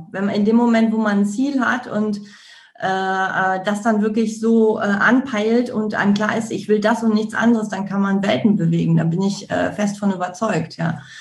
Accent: North Rhine-Westphalia, Germany; ich komme aus dem Ruhrgebiet

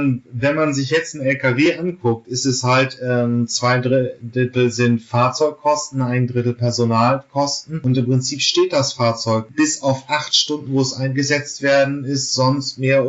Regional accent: Germany; Aber da muss ich jetzt natürlich als Deutscher dann wirklich immer noch dieses Standardargument bringen.

